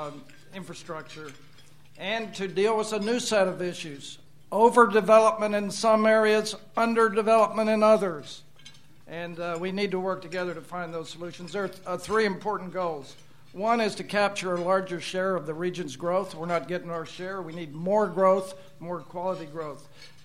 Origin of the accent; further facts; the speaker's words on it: Houston, Texas, United States; Houston is my hometown. It's a city I know very well. I love this city.